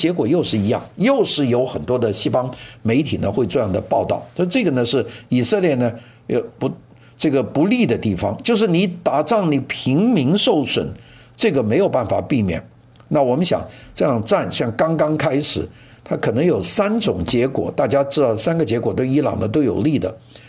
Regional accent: Guangdong, China; 这个出面打的我们广东人叫烂仔

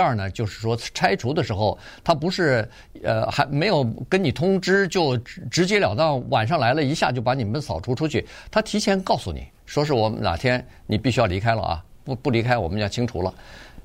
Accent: Los Angeles, California, United States; 当然我们洛杉矶人整个的人口基数也比它的大，

